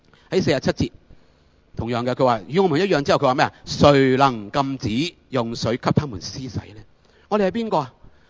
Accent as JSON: {"language": "Chinese", "country": "Hong Kong", "said": "作为香港人的我，作为今日在中国这个时代的香港"}